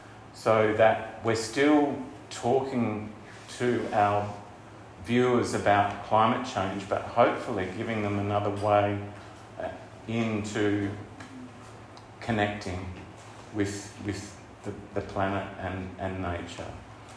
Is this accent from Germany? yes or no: no; Lismore, New South Wales, Australia; born there; is actually the Richmond River, which I was born in Lismore.